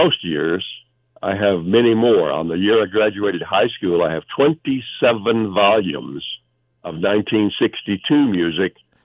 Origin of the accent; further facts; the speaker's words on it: Rayville, Louisiana, United States; I left Nashville 4 years ago and came back to my hometown of Rayville.